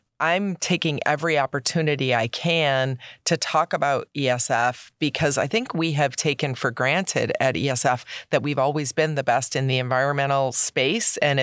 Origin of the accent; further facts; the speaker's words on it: Syracuse, New York, United States; I grew up in Syracuse, so I have a different impression.